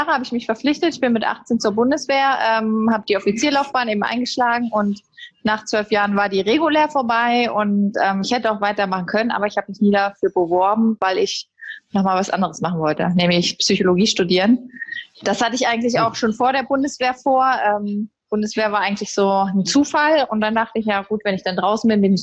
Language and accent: German; Berlin, Germany; now in Essen, Germany; Ich lebe und arbeite mittlerweile in Essen. Ich bin eigentlich Berlinerin.